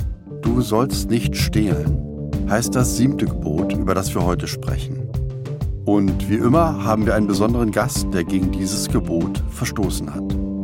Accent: Germany; Ich komme ja aus der DDR, also bin ja kommunistisch aufgewachsen, das kann man so sagen.

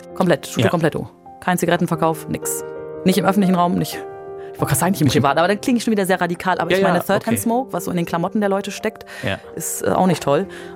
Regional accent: Bremen, Germany; Wo ich herstamme, wo ich zu Hause bin, wo ich mich zu Hause fühle.

